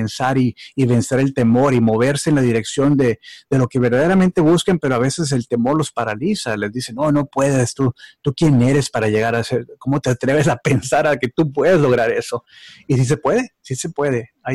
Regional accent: Mexico; born there; Y pues estoy contentísimo porque, pues nuevamente le digo, es mi país natal.

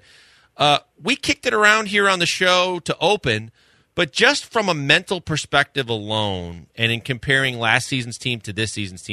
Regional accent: Midwest, United States; back in the growing up in the Midwest, bacon in my house was a staple

